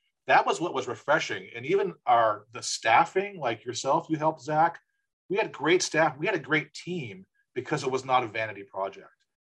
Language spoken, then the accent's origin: English; California, United States; I'm from California.